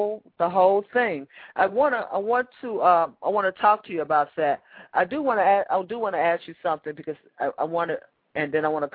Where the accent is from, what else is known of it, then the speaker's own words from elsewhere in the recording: Chicago, Illinois, United States; And I grew up in Chicago.